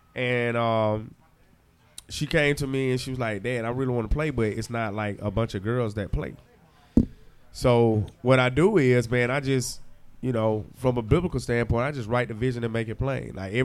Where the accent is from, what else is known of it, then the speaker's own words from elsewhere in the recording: Macon, Georgia, United States; Well, first of all, man, I'm from Macon, Georgia.